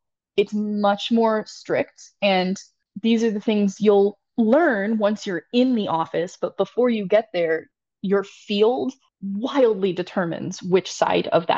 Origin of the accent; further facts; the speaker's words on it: Northeast, United States; I'm specifically in from the Northeast, so that's where most of my experiences and my knowledge is.